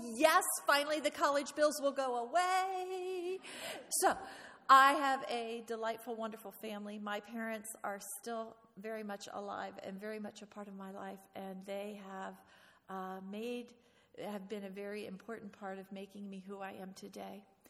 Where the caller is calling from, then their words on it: Orlando, Florida, United States; I come to you from Orlando, Florida